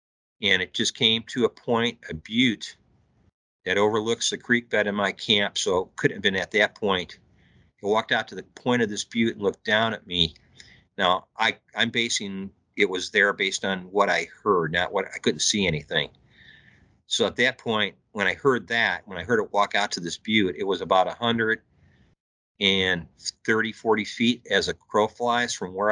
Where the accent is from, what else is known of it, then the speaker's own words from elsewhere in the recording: Illinois, United States; well, you know, I'm from Illinois. So I do a lot of camp in my area.